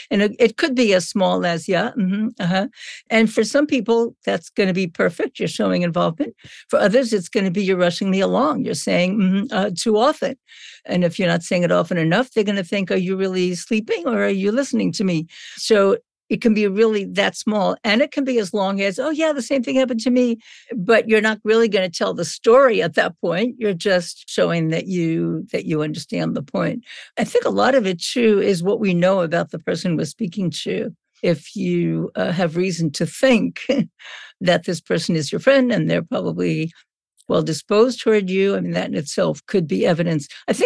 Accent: Brooklyn, New York, United States; I'm from Brooklyn, so it's okay.

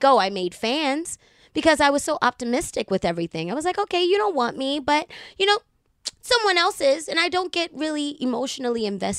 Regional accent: Baltimore, Maryland, United States; Well, I mean, I was always this way. Bubbly. I'm from Baltimore City.

